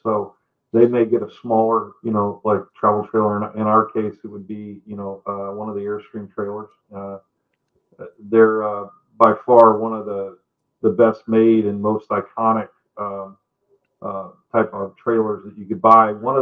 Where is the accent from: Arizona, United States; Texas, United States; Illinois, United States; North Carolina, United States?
Texas, United States; Houston; No, I'm originally from Texas. I grew up in Houston, Texas.